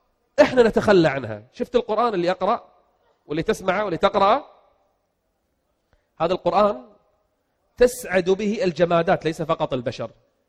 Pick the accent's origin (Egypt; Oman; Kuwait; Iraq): Kuwait; أنا من أهل البلد، وأكثركم يعلم أنني أيام الغزو الغاشم على بلدي الكويت جلست في الدمام 6 شهور كاملة. أنا من أهل الدمام يعني يعتبر.